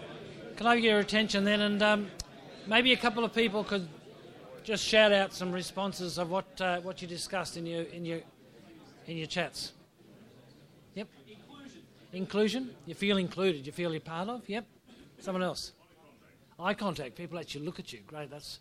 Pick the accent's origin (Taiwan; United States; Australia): Australia; Melbourne, Victoria; Or, I'm from Melbourne. You know, we dress with style.